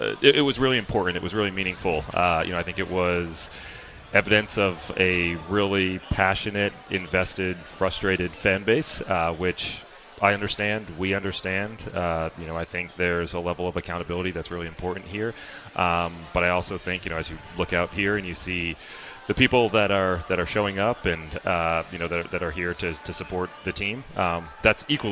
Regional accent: Connecticut, United States; And I grew up in Connecticut. I was on kind of the cusp of the New York and Boston boundary.

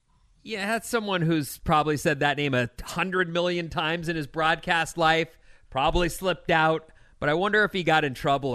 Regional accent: Irvine, California, United States; I grew up in Irvine, California, which is in Southern California

